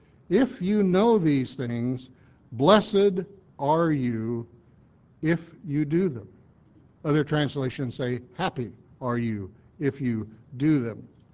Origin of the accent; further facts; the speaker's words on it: Missouri, United States; You know, I'm from Missouri, you know what Missourians are, Mrs. Luker does, mules.